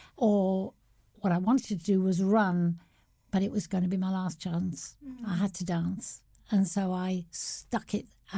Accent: Manchester, North West England, United Kingdom; now in London, United Kingdom; Yeah, I'm a northern girl through and through. Yes. Yeah, I don't know. My accent sort of diminished somewhere along the way in my years of being

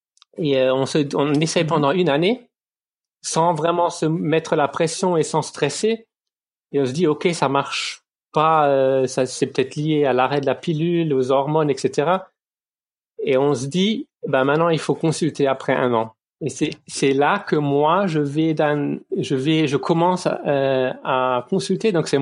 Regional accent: Grand Est, France; now in Germany; De France, très proche de l'Allemagne. Je viens de Lorraine, de Moselle.

